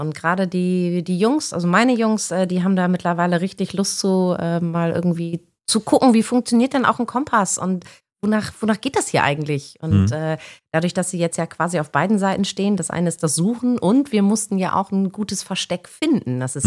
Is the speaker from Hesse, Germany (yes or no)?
no; Bremen, Germany; ja, fast. Nebenan.